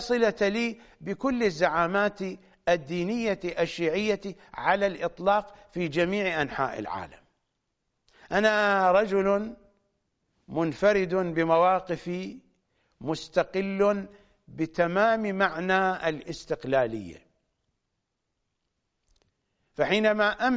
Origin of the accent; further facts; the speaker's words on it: Iraq; فأنا عراقي وأبي عراقي وأمي عراقية وأجدادي عراقيون من جهة أبي ومن جهة أمي.